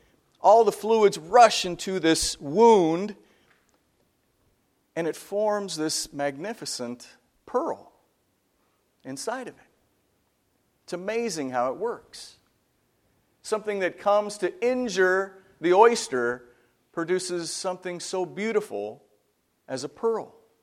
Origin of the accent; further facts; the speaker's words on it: Kennewick, Washington, United States; I grew up in Kennewick, Washington, about 5 hours southeast of here, I guess, somewhere over there, Tri-Cities.